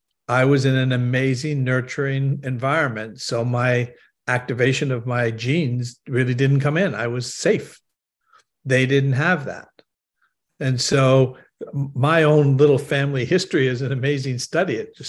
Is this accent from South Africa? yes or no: no; Canada; I'm originally from Canada.